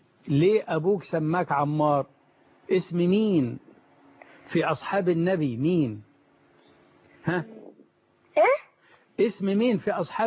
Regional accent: Egypt

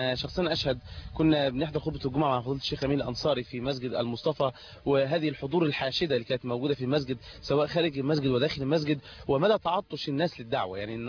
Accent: Egypt

